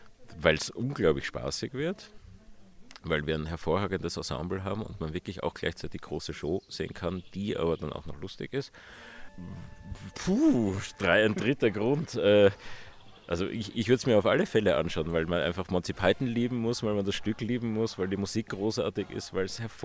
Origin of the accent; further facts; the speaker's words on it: Vienna, Austria; Ich bin Wiener.